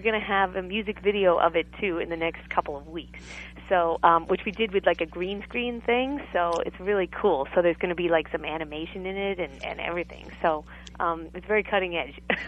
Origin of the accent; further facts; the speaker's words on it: United States; so she actually wound up taking us all to, you know, to New York City because I grew up near New York City.